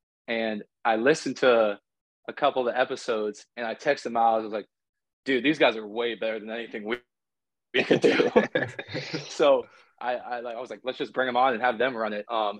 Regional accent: Durham, North Carolina, United States; I grew up in Durham.

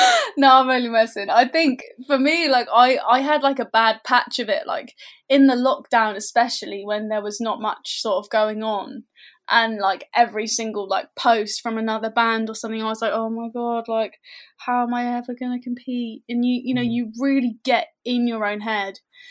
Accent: South East England, United Kingdom; I think like the Isle of Wight is such a cool place to live.

